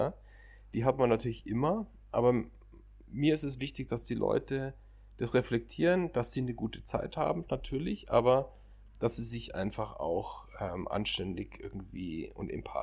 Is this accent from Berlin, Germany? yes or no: no; Munich, Bavaria, Germany; Ich bin als Münchner generell viel in den Bergen.